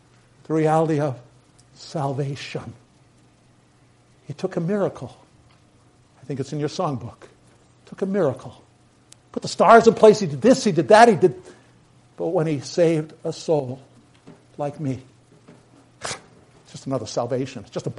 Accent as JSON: {"language": "English", "town": "New York City", "region": "New York", "country": "United States", "tie": "born or raised there", "said": "or the subway station that I grew up on in New York City with people all around you bustling and moving."}